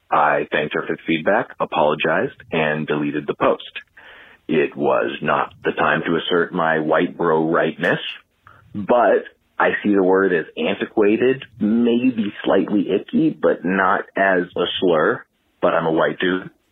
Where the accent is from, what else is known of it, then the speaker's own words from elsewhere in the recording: Oregon, United States; Okay, I'm hella white. I'm from Oregon.